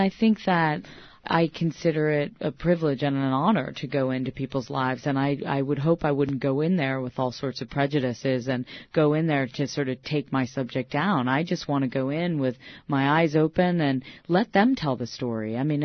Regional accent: Westport, Connecticut, United States; I grew up in Westport, Connecticut, and we are pretty much the only family where everyone is incredibly happy

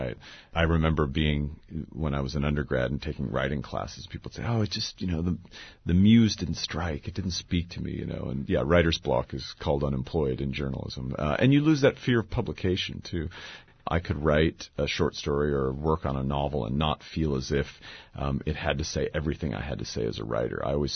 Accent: Spokane, Washington, United States; And I had decided, you know, in about 1997, that Spokane, Washington, my hometown, was a flat place to write fiction

